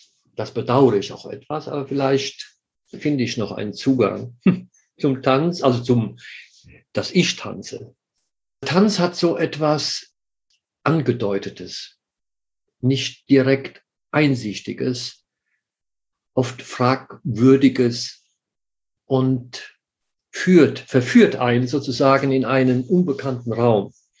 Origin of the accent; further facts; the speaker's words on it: Rhineland-Palatinate, Germany; Ich komme aus Rheinland-Pfalz, aus dem nördlichsten Teil von Rheinland-Pfalz. Und mein Dorf, aus dem ich stamme, das ist unmittelbar an der Grenze zu NRW.